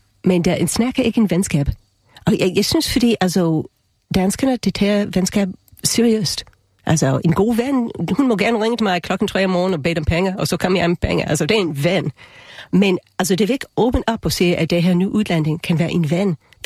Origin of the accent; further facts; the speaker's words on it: Wisconsin, United States; Danish is a second language; also born or lived in Manhattan; now in Denmark; Altså, jeg er opvokset i Wisconsin i USA, men jeg har været, før jeg flyttede her til Danmark, har jeg boet i Manhattan i 10 år.